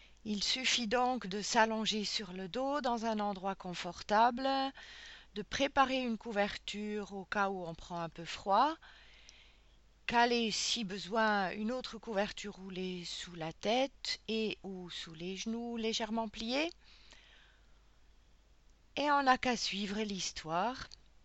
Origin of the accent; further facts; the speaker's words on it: Switzerland; Chez moi, en Suisse, à l'école, c'était d'un vert pâle